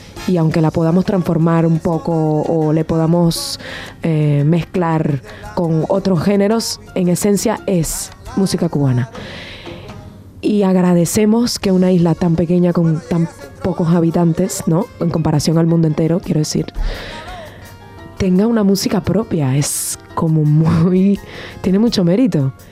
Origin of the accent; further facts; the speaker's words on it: Venezuela; Yo vengo de Venezuela